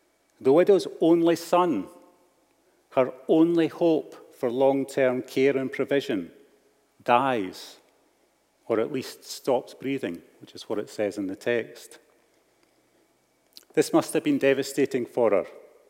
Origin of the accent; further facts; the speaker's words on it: Scotland, United Kingdom; Maybe it's too much emotion for us dour Scots, or it's not enough stiff upper lip if you see yourself as a Brit.